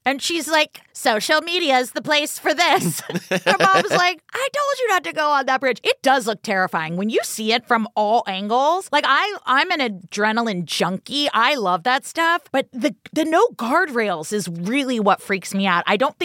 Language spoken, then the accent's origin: English; California, United States; Right, because the school, like, over here, we didn't have this growing up in California